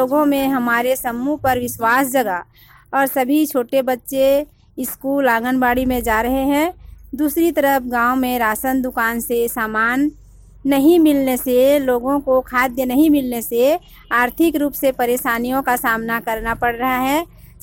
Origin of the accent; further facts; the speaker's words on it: Rangora, Chhattisgarh, India; ग्राम panchayat रंगोरा block Kasdol जिला बलौदा बाजार छत्तीसगढ़ की रहने वाली हूँ। हमारे गांव रंगोरा में